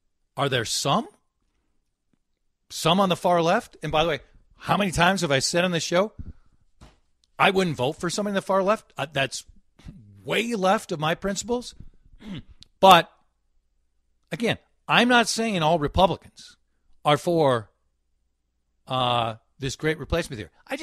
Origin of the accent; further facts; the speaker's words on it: Golden Valley, Minnesota, United States; born there; that I was born in Golden Valley and Dan was born here and you were born in Lakeville